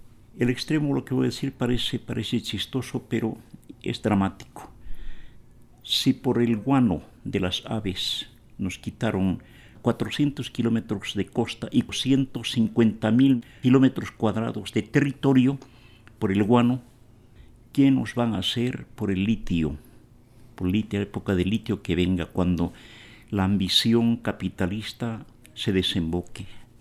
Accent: Potosí, Bolivia; Vengo de Potosí, siglo XX, Catavi y Llagua eran la región más productora de estaño en el siglo XX.

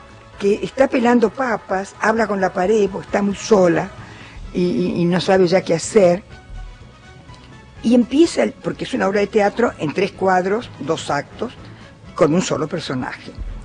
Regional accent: Chaco, Argentina; Yo soy chaqueña, pero no soy tonta.

